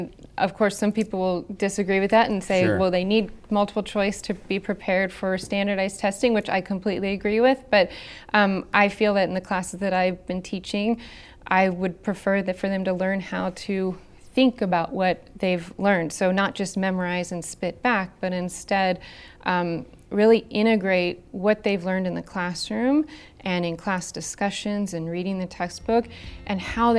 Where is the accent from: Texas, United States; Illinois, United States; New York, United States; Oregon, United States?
Texas, United States; Austin; also born or lived in California; I'm from Texas, so I grew up in was born in South Texas and then grew up in Austin. Went through high school in Austin.